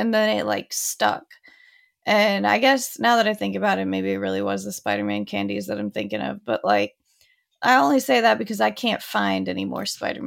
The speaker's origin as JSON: {"language": "English", "region": "California", "country": "United States", "said": "I don't have any fucking gloves. I'm from California."}